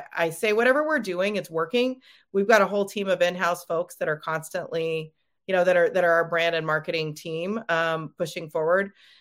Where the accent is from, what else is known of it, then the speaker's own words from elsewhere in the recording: Oregon, United States; you know, I'm from Oregon, so we're pretty heavy out here and responsibility and sustainability.